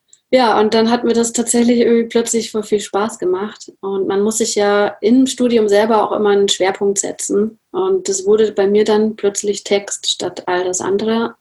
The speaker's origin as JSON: {"language": "German", "town": "Nuremberg", "region": "Bavaria", "country": "Germany", "said": "Also ich komme aus Nürnberg."}